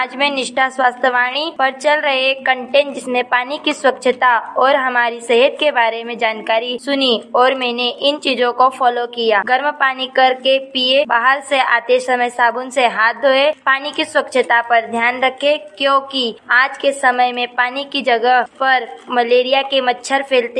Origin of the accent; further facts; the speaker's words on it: Dular, India; मैं ग्राम डुलार से हूँ।